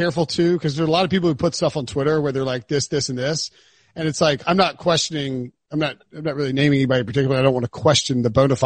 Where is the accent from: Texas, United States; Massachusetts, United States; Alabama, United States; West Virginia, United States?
Alabama, United States; Secondly, even though I grew up in Alabama playing football as a kid, we were never really taught the bird's eye view theory of it all.